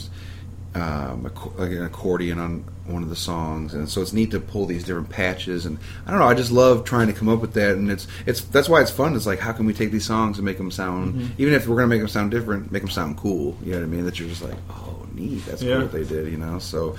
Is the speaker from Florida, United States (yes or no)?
no; Webster Groves, Missouri, United States; also born or lived in Franklin County, United States; If I go all the way to the beginning, I grew up in Webster Groves till I was 8, and then I went to Pacific High School. I lived out there in Franklin County.